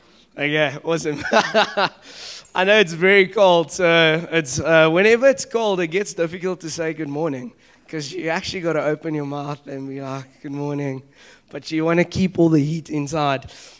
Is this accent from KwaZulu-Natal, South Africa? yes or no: no; Cape Town, Western Cape, South Africa; also born or lived in Democratic Republic of the Congo; now in Johannesburg, South Africa; And I was born in the DRC. I grew up in Cape Town, for the guys that don't know.